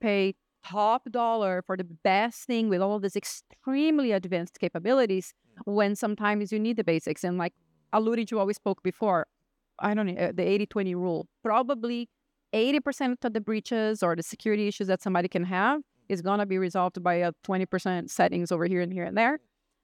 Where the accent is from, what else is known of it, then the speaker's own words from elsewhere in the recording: Brazil; first language Portuguese; English is a second language; You know, I am from Brazil. Portuguese is my native language. By the time I was 14, I could speak English and Spanish fluently already.